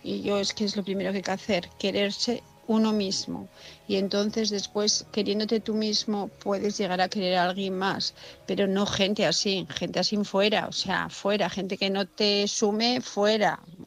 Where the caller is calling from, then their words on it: Asturias, Spain; de Asturias, buenas noches a todos